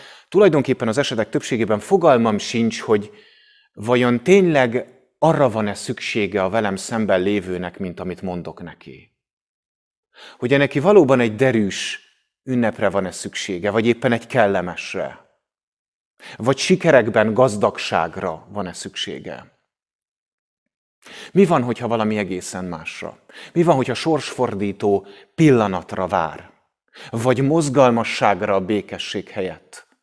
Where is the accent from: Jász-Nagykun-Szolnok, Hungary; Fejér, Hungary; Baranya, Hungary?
Jász-Nagykun-Szolnok, Hungary; Szolnok; De én a Tisza mellett nőttem föl, és gimnazista voltam a pont 20 évvel ezelőtti nagy tiszai árvíznek az idején, 2000-ben.